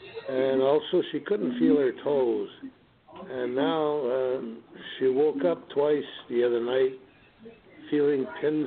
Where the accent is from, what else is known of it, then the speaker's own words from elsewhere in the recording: England, United Kingdom; because she's French, I'm English